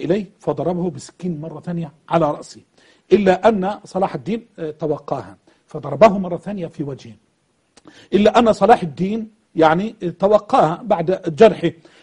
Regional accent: Egypt; زي واحد عندنا في مصر الوقت كل شوية يروح إيران ويجيب شنطة دي كده مليانة دولارات،

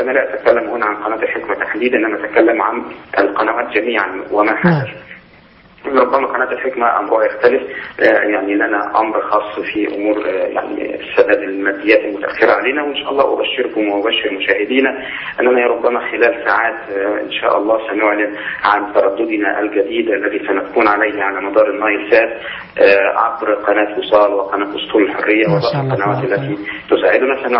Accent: Egypt; يعني نحن في بلادنا مصر وفي بعض البلدان العربية تأتينا كل شوية فتنة

